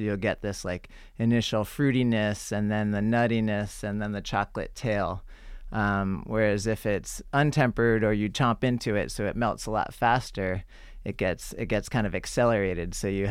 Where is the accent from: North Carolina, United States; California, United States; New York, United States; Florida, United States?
New York, United States; Manhattan; I grew up in Manhattan. That tells you a lot, right?